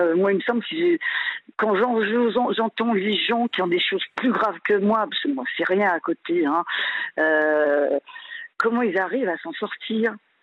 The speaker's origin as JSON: {"language": "French", "country": "Algeria", "tie": "born there", "said": "je suis pas née en France. Je suis née en Algérie."}